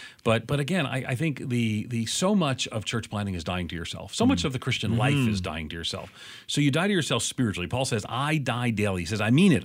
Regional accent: New York, United States; I just left this church I planted in Tennessee. Man, I'm a New Yorker. I mean, I grew up as a non-Christian, an Irish Catholic home.

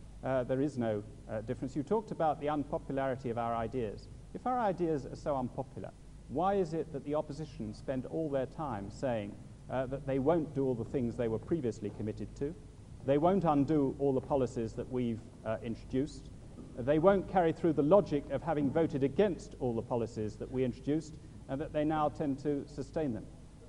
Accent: England, United Kingdom; As an English person, I just thought that we don't have to prove that.

